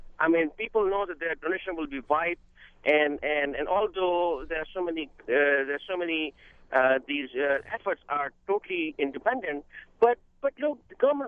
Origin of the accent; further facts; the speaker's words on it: Pakistan; First of all, I'm from Pakistan.